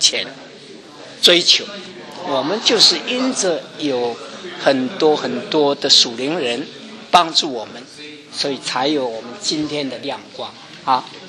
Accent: China; now in United States; 我们中国人呢、啊、有一个毛病，就是说啊，说不来。I love you 有没有讲没有了不讲了这个是毛病啊你知道吗我来美国以后

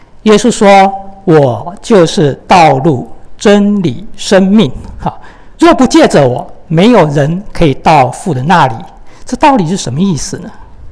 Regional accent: China; 那我们中国人也说哈，宗教都是怎么样，都是劝人为善的

